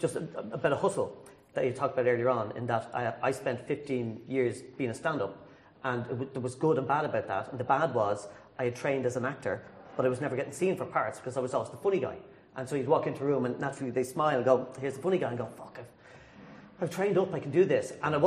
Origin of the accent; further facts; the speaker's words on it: Ireland; I go, but I don't want to. … from Ireland. Can you not hire me out of Ireland?